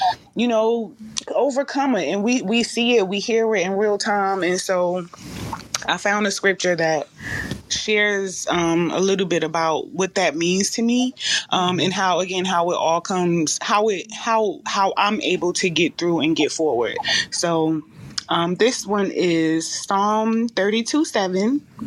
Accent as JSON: {"language": "English", "town": "Newark", "region": "New Jersey", "country": "United States", "said": "I am from Jersey, though, Newark, New Jersey. I have to always give love to with my roots, you know, like I just love Newark"}